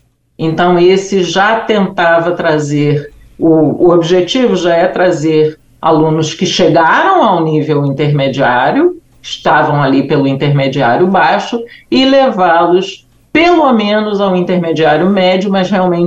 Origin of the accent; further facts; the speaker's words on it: Brazil; está óbvio para todos os nossos ouvintes que eu sou brasileira